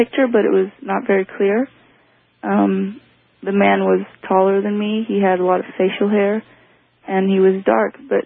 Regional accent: Washington, United States; I'm from Washington State.

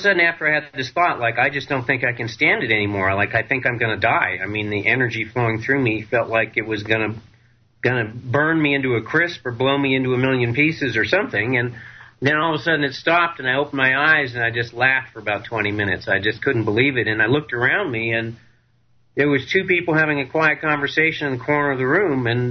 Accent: Burlington, Vermont, United States; growing up in Burlington, Vermont, it's not like I had much of an opportunity to see these kinds of guys

